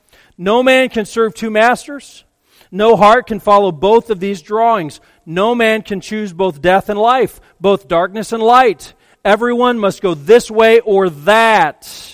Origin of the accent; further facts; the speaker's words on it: Colorado, United States; You know, I grew up in Colorado and there would be hunters